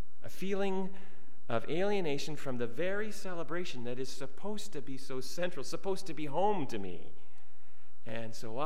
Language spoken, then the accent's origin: English; Canada; I am Canadian. Canada is home to me. I have always had a strong sense of rootedness in this country